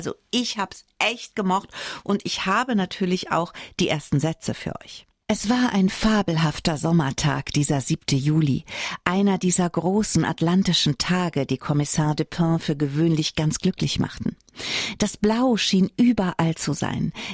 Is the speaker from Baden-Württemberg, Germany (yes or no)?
no; North Rhine-Westphalia, Germany; dann hatte ich Niederländisch, weil ich komme ja vom Niederrhein und das ist an der Grenze zu den Niederlanden.